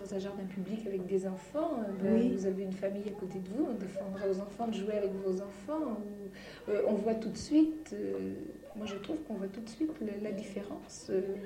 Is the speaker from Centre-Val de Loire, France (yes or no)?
yes; Orléans, Centre-Val de Loire, France; moi je suis orléanaise, mais pas d'origine orléanaise. Je suis née à Orléans, mais c'est tout. Mes parents n'étaient pas orléanais.